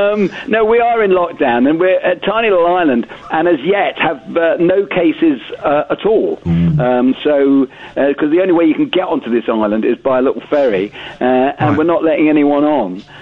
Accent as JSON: {"language": "English", "town": "Southport", "region": "North West England", "country": "United Kingdom", "said": "Well, I'm Northern. I'm from Southport."}